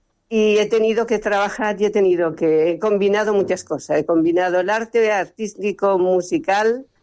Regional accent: Ademuz, Valencian Community, Spain; Soy valenciana, vale. Concretamente de Ademuz, pero valenciana, sí.

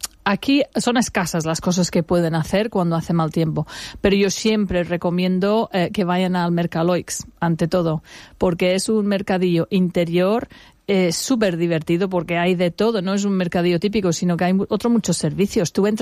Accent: England, United Kingdom; Spanish is a second language; yo estoy hablando de los ingleses, porque yo soy inglesa.

